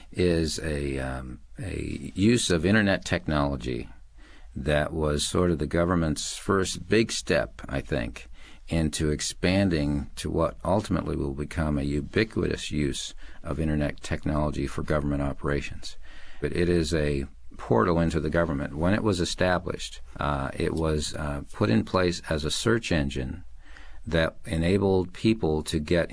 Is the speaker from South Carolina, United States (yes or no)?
no; Canton, Ohio, United States; I'm from Canton, Ohio, a wonderful little town in the middle of the state of Ohio. I was born and raised in Canton.